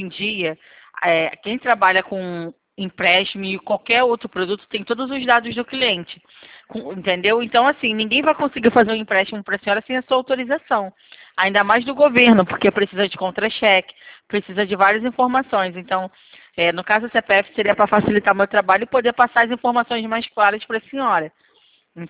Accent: Rio de Janeiro, Brazil; Eu sou do Rio de Janeiro.

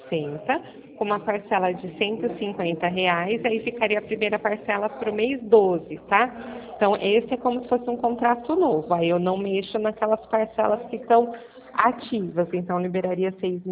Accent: Araras, São Paulo, Brazil; Eu sou daqui de Araras mesmo

